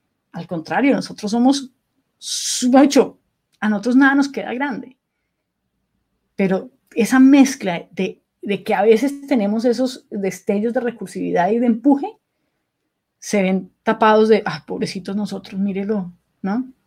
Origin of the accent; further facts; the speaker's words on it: Venezuela; now in Colombia; Soy venezolana trabajando en Colombia